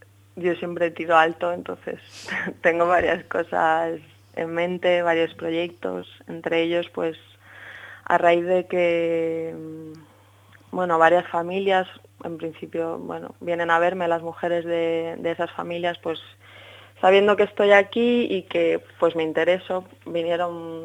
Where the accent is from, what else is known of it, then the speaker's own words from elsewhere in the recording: Spain; yo creo que siendo españoles, con un poco, entre comillas, nuestra gracia, comparado con Europa, sí que somos bastante más acogedores.